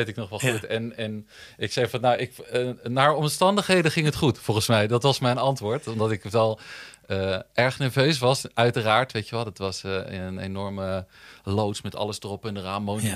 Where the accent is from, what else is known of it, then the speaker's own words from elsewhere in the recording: Zoetermeer, South Holland, Netherlands; In Zoetermeer.